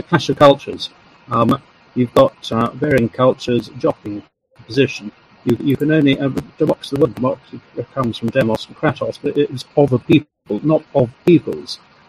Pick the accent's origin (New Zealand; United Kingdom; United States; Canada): United Kingdom; Scotland; I am a Scot.